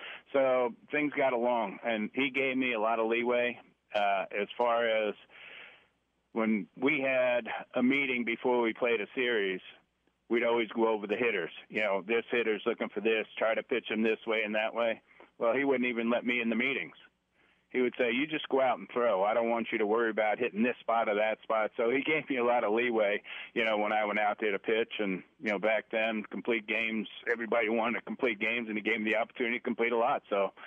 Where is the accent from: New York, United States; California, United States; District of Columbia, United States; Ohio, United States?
New York, United States; because I'm a New Yorker and I used to watch the Yankees all the time.